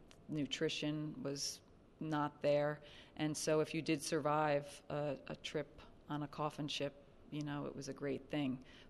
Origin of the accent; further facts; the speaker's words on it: United States; it's a huge lesson for me because I am Irish American